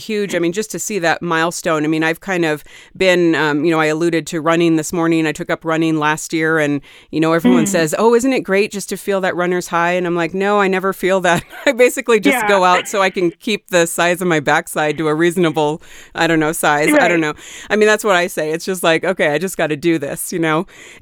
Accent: California, United States; I'm from the Bay Area originally.

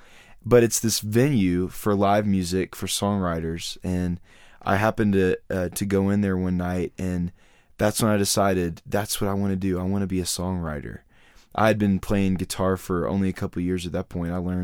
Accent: Nashville, Tennessee, United States; Well, I grew up in Nashville, actually, as a native

